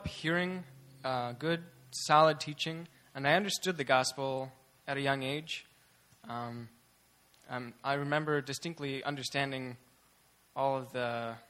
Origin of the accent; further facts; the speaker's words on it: Grant, Michigan, United States; I'm from Grant, Michigan, which is close to Grand Rapids, about 45 minutes north, if you want to look on the hand map.